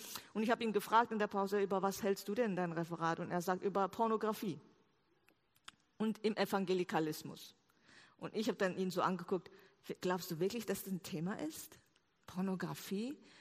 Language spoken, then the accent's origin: German; South Korea; German is a second language; now in Germany; Ich bin nämlich 1994 aus Korea nach Tübingen gekommen